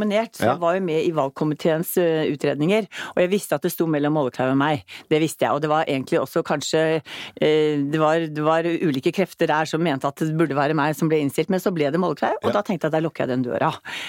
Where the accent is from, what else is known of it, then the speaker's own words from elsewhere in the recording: Borre, Vestfold, Norway; Jeg kommer faktisk fra Borre.